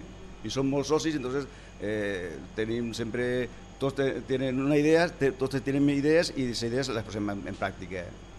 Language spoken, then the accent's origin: Catalan; Ibi, Valencian Community, Spain; L'aivense vol dir que som del poble d'Ibi.